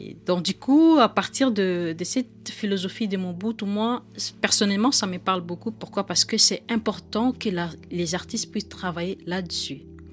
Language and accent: French; Kinshasa, DR Congo; Chez nous, à Kinshasa, au Congo, on n'a pas une sorte de culture de garder des objets à la maison.